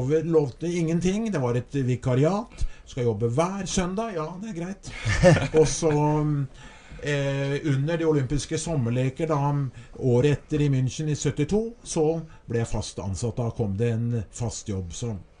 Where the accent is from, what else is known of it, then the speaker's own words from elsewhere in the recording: Skedsmo, Akershus, Norway; Da hadde fått jobb i ungdomsskolen hjemme i Skedsmo